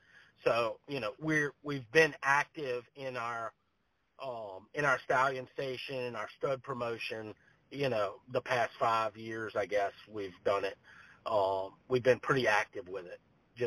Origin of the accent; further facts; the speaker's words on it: Mississippi, United States; I grew up in South Mississippi. So, you know, around here it's all just rodeo or horse show.